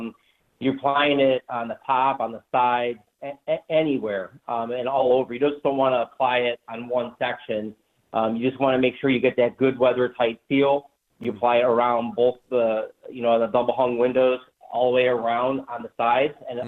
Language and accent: English; Cleveland, Ohio, United States; when growing up in Cleveland, we had a house and right on Lake Erie.